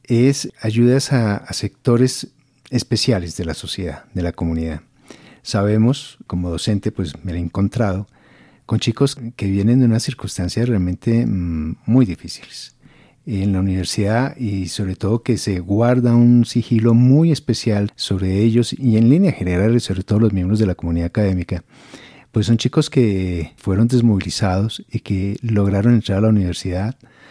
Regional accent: Colombia; Como buenos colombianos, nosotros siempre pedimos descuentos.

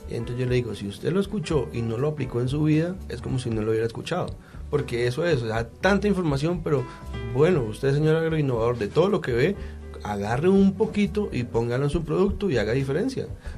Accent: Colombia; Somos colombianos

